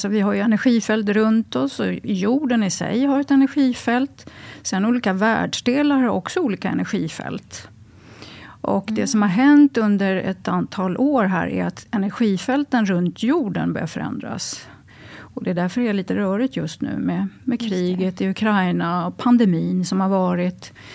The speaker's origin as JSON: {"language": "Swedish", "region": "Gotland", "country": "Sweden", "said": "när jag kommer från Gotland och hit, att folk tittar inte på varandra i ögonen."}